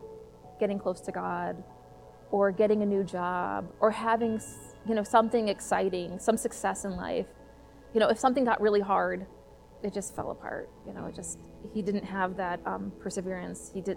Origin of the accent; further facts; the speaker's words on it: Minnesota, United States; I'm from Minnesota